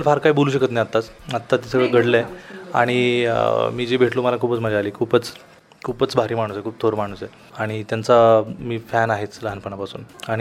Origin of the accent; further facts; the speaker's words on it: Karmala, Maharashtra, India; आमच्या तालुक्यात करमाळ्यात भंडारेची गल्ली म्हणून एक होती